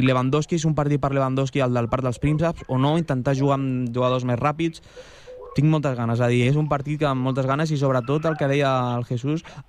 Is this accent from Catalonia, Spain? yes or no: yes; Sabadell, Catalonia, Spain; Bueno, és a dir, jo, com a sabadellenc que sóc